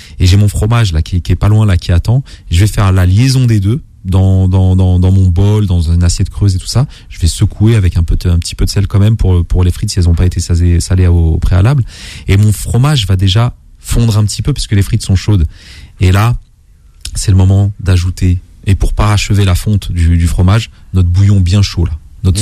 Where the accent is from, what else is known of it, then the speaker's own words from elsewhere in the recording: La Bourboule, Auvergne-Rhône-Alpes, France; mon terroir préféré à la base, c'est l'Auvergne. Je suis un Auvergnat de jeunesse.